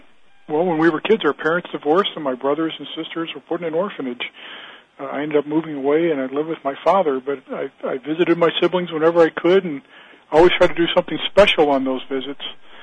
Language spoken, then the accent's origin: English; Kentucky, United States; also born or lived in Boston; because I grew up in Kentucky. My siblings were all in Louisville. I went to live with my dad in Boston